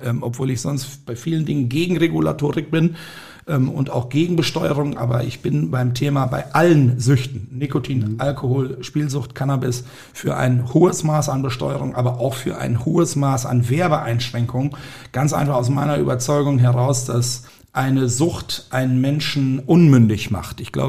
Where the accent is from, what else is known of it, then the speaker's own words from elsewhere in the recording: Ringe, Lower Saxony, Germany; ich bin jetzt als Dorfkind, ich komme ja aus Ringe, aus der Grafschaft Bentheim, da gab es tatsächlich auch Sportfeste